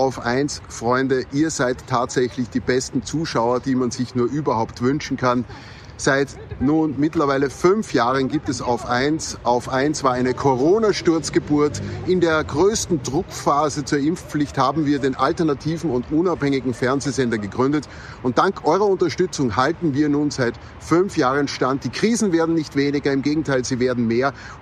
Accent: Upper Austria, Austria; wenn wir am 9. Mai in meiner Heimat Oberösterreich zusammenkommen

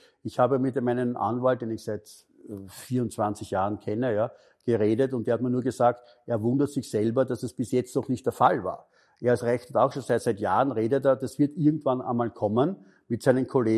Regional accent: Austria; bei uns in Österreich

